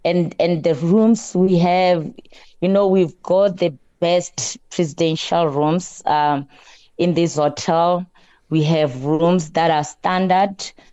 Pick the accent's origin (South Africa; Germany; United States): South Africa; Limpopo; from the Wembe district in Limpopo province, and that is where the hotel is.